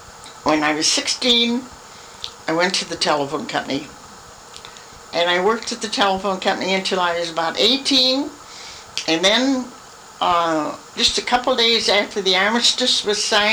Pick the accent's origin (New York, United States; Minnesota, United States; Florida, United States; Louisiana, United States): Minnesota, United States; Minneapolis; born there; Well, I was born here in Minneapolis